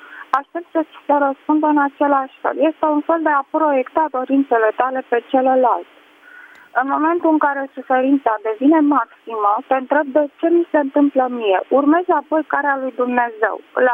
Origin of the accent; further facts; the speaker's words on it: Bucharest, Romania; din București.